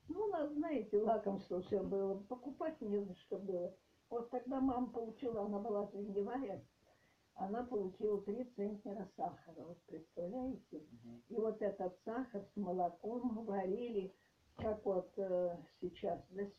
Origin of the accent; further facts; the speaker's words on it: Polevaya, Kursk Oblast, Russia; born there; 19 сентября 1937 года родилась я в Курской области, Бесединского района уже нет, Бесединский район, село деревня Полевая